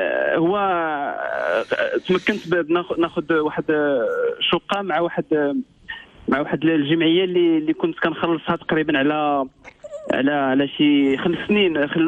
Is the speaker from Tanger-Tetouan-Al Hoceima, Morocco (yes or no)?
no; Fes, Fès-Meknès, Morocco; كانت عندي واحد العامين واستوطننا فاس وقريت تما والحمد لله.